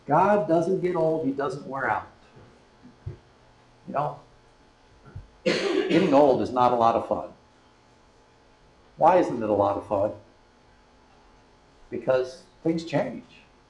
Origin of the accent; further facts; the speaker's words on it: Akron, Ohio, United States; I grew up in Akron, Ohio.